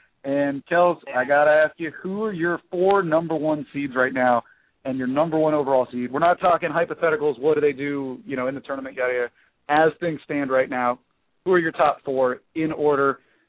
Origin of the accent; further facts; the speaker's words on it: Miami, Florida, United States; also born or lived in Pittsburgh, Pennsylvania / Indiana; I'm from Pittsburgh. I grew up in Miami, but I've always been a Big Ten fan